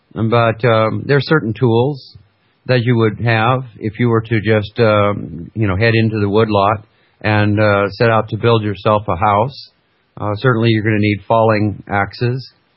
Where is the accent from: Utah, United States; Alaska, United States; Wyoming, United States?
Alaska, United States; Fairbanks; I grew up in Fairbanks, Alaska, and I spent almost 16 years living, in a little log cabin.